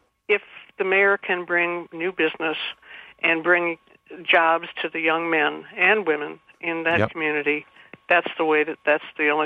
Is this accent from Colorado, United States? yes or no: no; Gary, Indiana, United States; now in Calumet, United States; I grew up in Gary and during the 40s and 50s